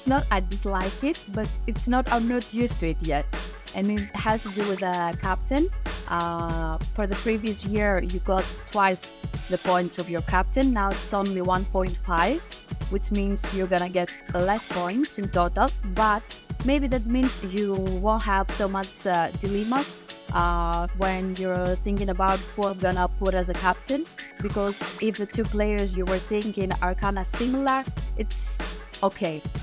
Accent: Athens, Attica, Greece; English is a second language; I'm from Athens, Greece.

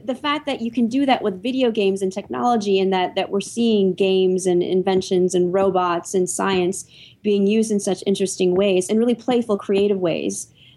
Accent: Michigan, United States; I'm a big supporter of Michigan State. I grew up in Michigan, actually.

